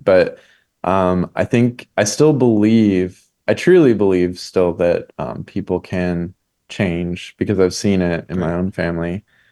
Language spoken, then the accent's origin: English; Arkansas, United States; Arkansas.